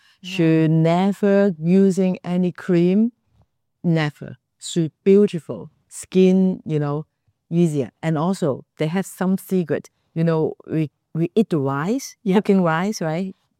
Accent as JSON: {"language": "English", "town": "Chuzhou", "region": "Anhui", "country": "China", "second_language": "English", "said": "And I'm from Chuzhou. I mean, the family is from Chuzhou."}